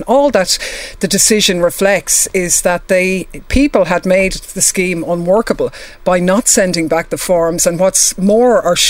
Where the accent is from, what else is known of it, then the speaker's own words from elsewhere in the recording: Ireland; I have paid already, as all Irish citizens have, through our general taxation, and I have no intention of paying twice.